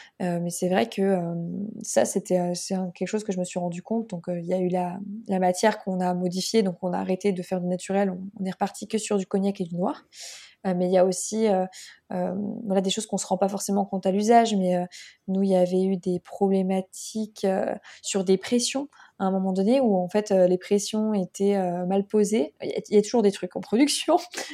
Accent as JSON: {"language": "French", "region": "Pays de la Loire", "country": "France", "said": "parce que du coup, je viens de la Mayenne"}